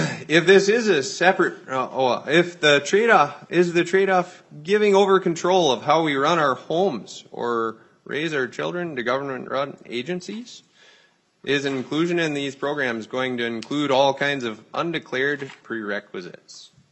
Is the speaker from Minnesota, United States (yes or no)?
yes; Roseau, Minnesota, United States; I'm from a constituent of District 1A. I'm from Roseau